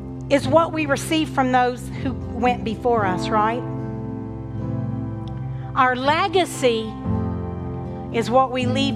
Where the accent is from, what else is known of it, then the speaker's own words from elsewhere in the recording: Owensboro, Kentucky, United States; this hotel in Owensboro, which is my hometown. And Owensboro, Kentucky.